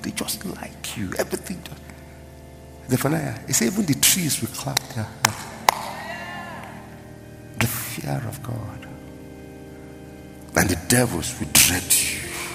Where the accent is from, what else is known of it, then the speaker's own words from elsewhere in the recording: Nigeria; Nigeria is blessed that I'm a Nigerian.